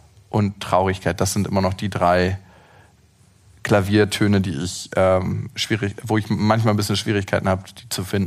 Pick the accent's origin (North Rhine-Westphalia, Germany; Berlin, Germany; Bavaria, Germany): Berlin, Germany